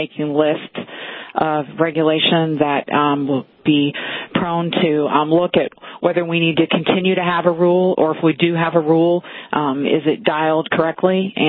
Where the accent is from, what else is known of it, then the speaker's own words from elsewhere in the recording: Indiana, United States; serving as the director of agriculture for my home state, Indiana